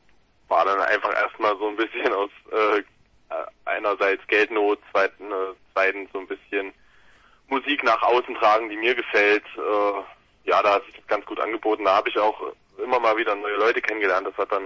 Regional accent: Weimar, Thuringia, Germany; now in Gotha, Germany; ursprünglich komme ich, also geboren und aufgewachsen in Weimar, dort auch meine ersten Gehversuche gehabt und jetzt vor knapp anderthalb Jahren, zwei Jahren nach Gotha umgesiedelt.

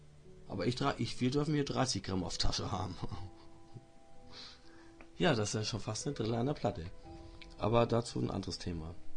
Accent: Schleswig-Holstein, Germany; Ich komme aus Schleswig-Holstein, hier ist oben alles relativ liberal.

